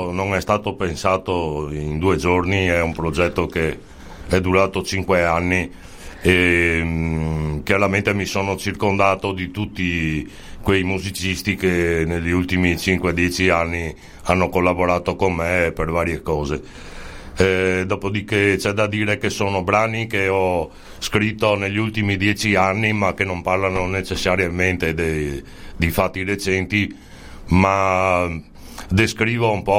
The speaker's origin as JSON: {"language": "Italian", "town": "Venice", "region": "Veneto", "country": "Italy", "said": "però mi so veneziano e mi piace parlare in veneziano."}